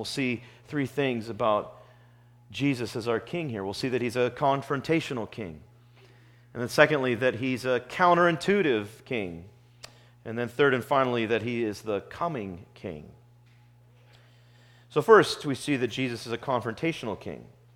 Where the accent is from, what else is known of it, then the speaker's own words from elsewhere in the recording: Torrance, California, United States; I remember as a boy growing up in Torrance, California, that we had an annual Armed Forces Day parade